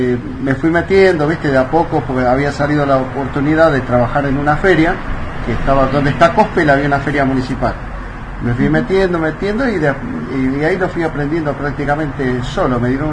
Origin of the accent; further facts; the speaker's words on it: Lanús, Buenos Aires Province, Argentina; born there; Bueno, mis orígenes son... yo nací en Lanús. Mi familia siempre fue una familia humilde, trabajadora, que nos tuvimos que hacer todo desde abajo